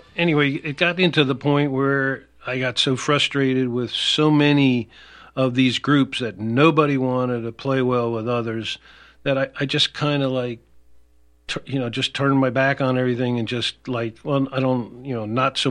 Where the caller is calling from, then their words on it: Philadelphia, Pennsylvania, United States; I finally got up and called once, and mm-hmm. … from Philly. People may remember mm-hmm. that … from mm-hmm. Philly calling.